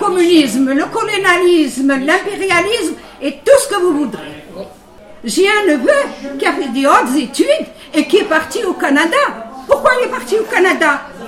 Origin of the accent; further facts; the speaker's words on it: Algeria; je suis algérienne, franco-algérienne